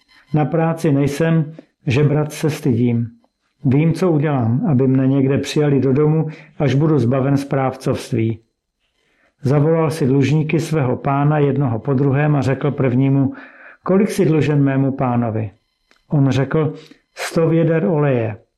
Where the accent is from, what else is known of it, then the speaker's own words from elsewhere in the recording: Havířov, Moravian-Silesian Region, Czechia; Vyrůstal jsem v Havířově v křesťanské rodině